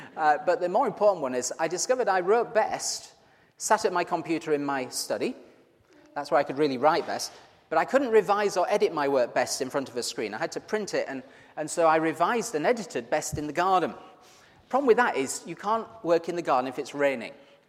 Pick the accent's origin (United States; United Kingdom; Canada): United Kingdom; Yorkshire and the Humber; I'm from Yorkshire, so.